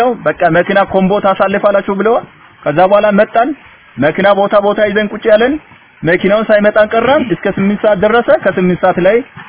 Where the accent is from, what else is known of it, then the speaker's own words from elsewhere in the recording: Southern Nations, Nationalities, and Peoples' Region, Ethiopia; ተወልጄ ያደኩት ጋሞጎፋ ዞን ውስጥ ነው።